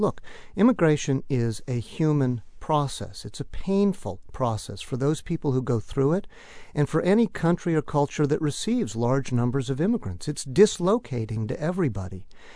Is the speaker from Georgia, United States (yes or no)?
no; California, United States; now in North Carolina, United States; I'm from California, and my goal in North Carolina is that we don't repeat what happened in my home state